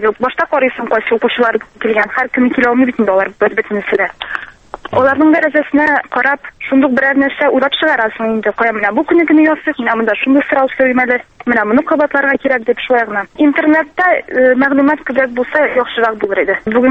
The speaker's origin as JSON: {"language": "Tatar", "town": "Shemordan", "region": "Tatarstan", "country": "Russia", "said": "Мин Сабар районының Шәмәрдән бистәсеннән."}